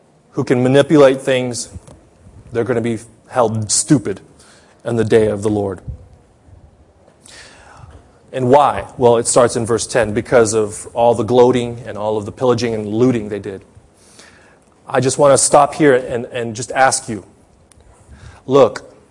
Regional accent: Los Angeles, California, United States; I'm from Los Angeles.

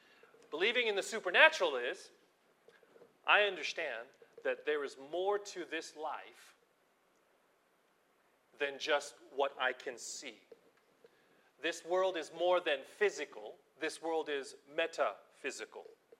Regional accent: United States; Because I grew up in America where I was taught that God only accepts Christians.

